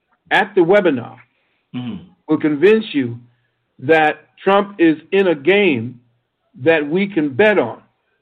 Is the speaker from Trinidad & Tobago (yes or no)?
yes; Trinidad & Tobago; No, I was never this pale. When I came from Trinidad, I was like 5 or 10 shades darker.